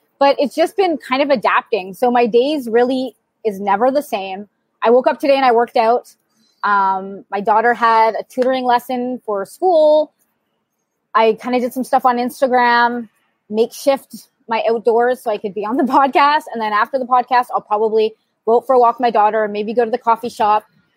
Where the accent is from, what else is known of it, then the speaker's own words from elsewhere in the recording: Montreal, Quebec, Canada; So I'm from Montreal, Canada. I'm about actually 20 minutes north of Montreal. I live in a really small town outside of Montreal.